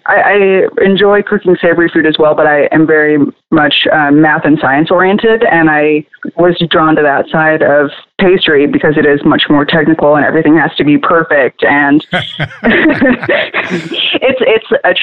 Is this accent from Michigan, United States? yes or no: yes; Michigan, United States; also born or lived in Texas; Sure. Well, I was born in Michigan. My mom was born and raised in Houston, and my dad is from Michigan. So my time growing up was spent divided kind of between the two.